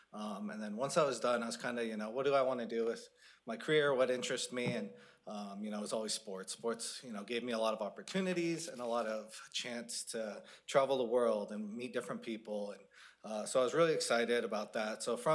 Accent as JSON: {"language": "English", "region": "Arizona", "country": "United States", "tie": "born or raised there", "also_born_or_lived": "Dallas, Oregon", "said": "You know, I grew up in Arizona, but I started playing sports here in Oregon, just outside of Salem, Dallas."}